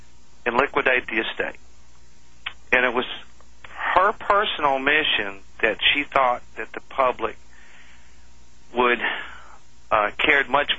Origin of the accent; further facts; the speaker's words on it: Memphis, Tennessee, United States; I was born in 1950, so I grew up in Memphis.